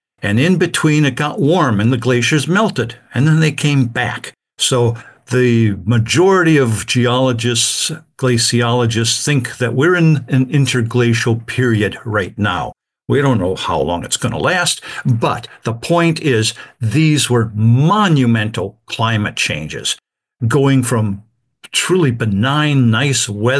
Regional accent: Wisconsin, United States; Yeah, I grew up in Wisconsin, went to school there, majored in geology and biology

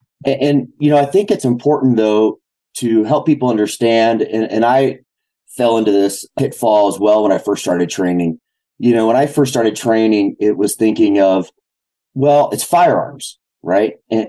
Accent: Idaho, United States; And I grew up in Idaho and was very interested in civil rights and protecting those rights.

